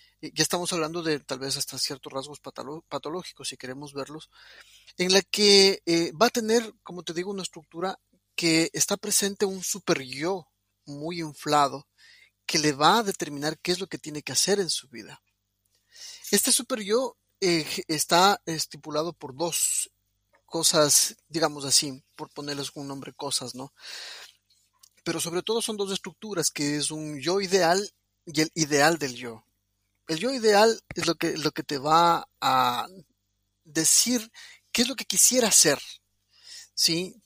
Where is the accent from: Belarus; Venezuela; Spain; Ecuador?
Ecuador; now in Argentina; Soy ecuatoriano, pero adoptado por los argentinos. Estoy justamente en este momento en Argentina.